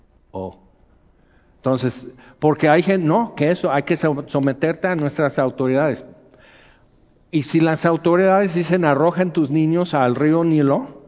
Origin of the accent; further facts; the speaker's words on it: Mexico; pues yo soy mexicano.